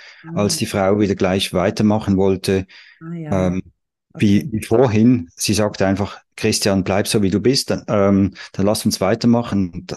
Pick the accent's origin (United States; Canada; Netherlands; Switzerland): Switzerland; Pfäffikon, Zurich; Ja, ich komme aus Pfäffikon.